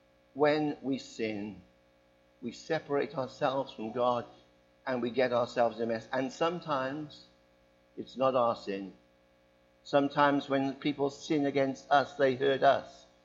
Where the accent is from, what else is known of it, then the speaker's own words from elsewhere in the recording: Cardiff, Wales, United Kingdom; Now, I was raised in the east of Cardiff. I was born in Adamsdown and raised in Roth in Cardiff.